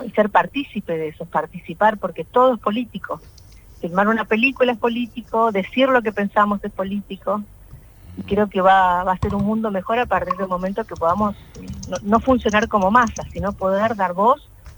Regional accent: Cutral Có, Neuquén, Argentina; quería encontrarme de nuevo con mi origen. Yo soy de Cutralcó y necesitaba reencontrarme y saber que yo desde acá podía contar historias.

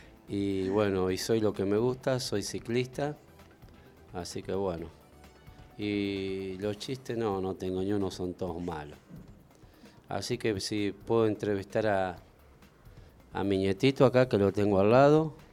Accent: San Antonio de Areco, Buenos Aires Province, Argentina; estamos en familia acá, somos de San Antonio Areco

